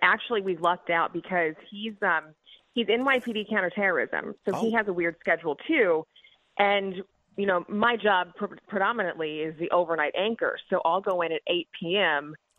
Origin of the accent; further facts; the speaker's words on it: Missouri, United States; But he works for a supplements company that's based out of St. Louis, and I'm from Missouri.